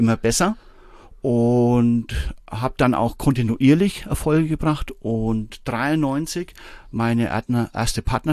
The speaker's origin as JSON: {"language": "German", "town": "Bamberg", "region": "Bavaria", "country": "Germany", "said": "Und dann eben 88 habe ich da in Bamberg, wo ich herkomme, jemanden kennengelernt"}